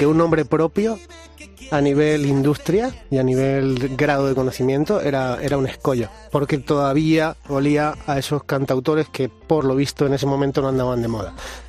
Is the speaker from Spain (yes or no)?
yes; Murcia, Region of Murcia, Spain; now in Madrid, Spain; Pues hace 7 años yo soy de Murcia, y hace 7 años vine a vivir a Madrid